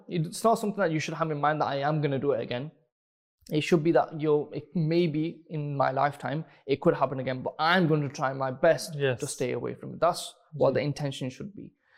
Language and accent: English; Doncaster, Yorkshire and the Humber, United Kingdom; Doncaster.